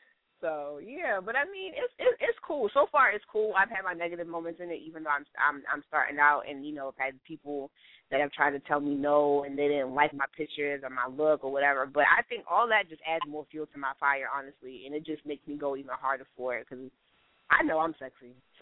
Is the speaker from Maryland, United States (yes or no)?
yes; Maryland, United States; growing up and me being Haitian, like, I grew up in Maryland. So Maryland is, like, really a diverse type of state.